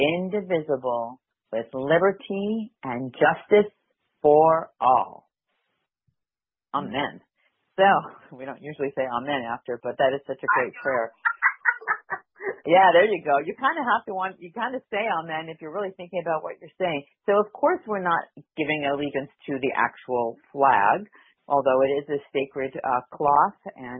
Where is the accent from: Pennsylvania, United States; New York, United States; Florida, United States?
New York, United States; New York City; growing up in New York City area in Brooklyn, you know, it was definitely I saw the melting pot every day.